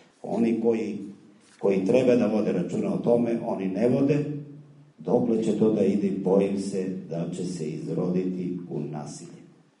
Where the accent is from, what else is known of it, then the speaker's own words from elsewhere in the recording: Rakita, Southern and Eastern Serbia, Serbia; Ja dolazim evo vama iz Rakitu da čujete našu muku.